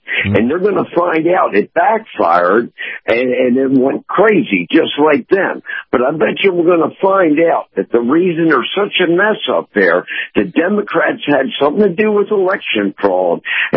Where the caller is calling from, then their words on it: Treasure Island, United States; from Treasure Island.